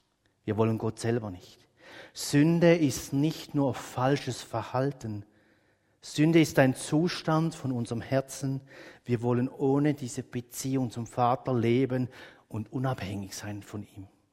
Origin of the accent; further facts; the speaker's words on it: Switzerland; Das sehen wir als Schweizer doch gern